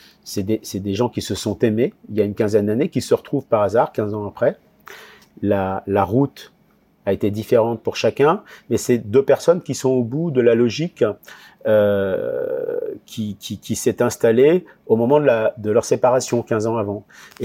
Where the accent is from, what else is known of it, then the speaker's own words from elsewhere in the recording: Brittany, France; par la nature bretonne, que je connais bien, parce que je suis breton